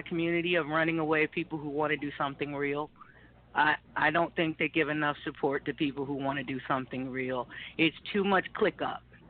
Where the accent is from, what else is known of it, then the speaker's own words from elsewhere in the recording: Miami, Florida, United States; now in Harrisburg, United States; I'm from Miami. I came to Harrisburg originally fleeing from some domestic violence issues